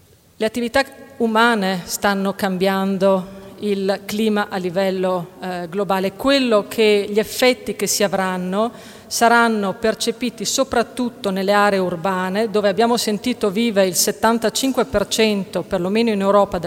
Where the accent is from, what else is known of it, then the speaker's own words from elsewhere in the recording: Bolzano, Trentino-Alto Adige, Italy; io vengo da Bolzano, dall'Alto Adige, da noi ovviamente questo è un problemino che è sentito